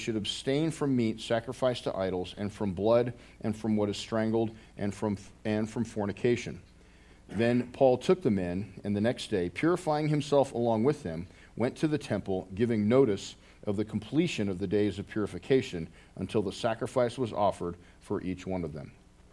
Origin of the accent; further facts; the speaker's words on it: Colorado, United States; If you were born and raised in this area, I was born and raised in Colorado, right?